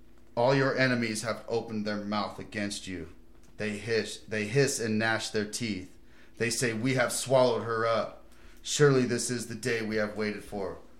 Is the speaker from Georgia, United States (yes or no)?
no; California, United States; born there; I was born in California.